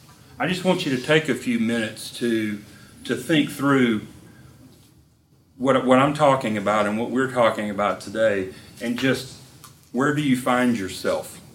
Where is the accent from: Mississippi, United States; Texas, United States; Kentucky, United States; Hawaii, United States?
Mississippi, United States; I'm from Mississippi, so that was our entertainment, right?